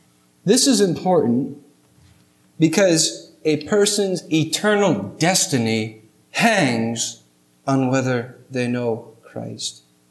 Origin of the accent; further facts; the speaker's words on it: New England, United States; I'm from New England, so I can, but I know he's not with New England.